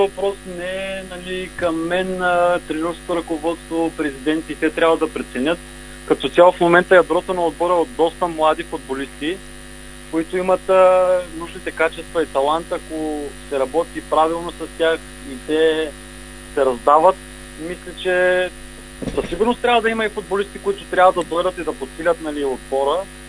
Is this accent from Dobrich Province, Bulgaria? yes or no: yes; Dobrich, Dobrich Province, Bulgaria; защото съм родом от Добрич. Бях в Добружа.